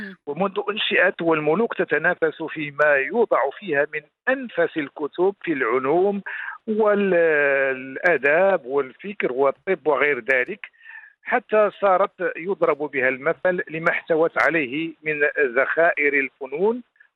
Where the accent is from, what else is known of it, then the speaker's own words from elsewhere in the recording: Morocco; هذا شيء مهم جدا بالنسبة لنا كمغاربة، يحق لنا أن نفتخر به